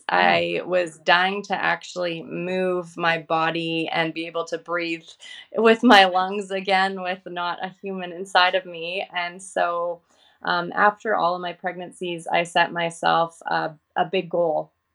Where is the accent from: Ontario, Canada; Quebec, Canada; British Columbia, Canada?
British Columbia, Canada; Vancouver; I'm from Vancouver, Canada. And I am married.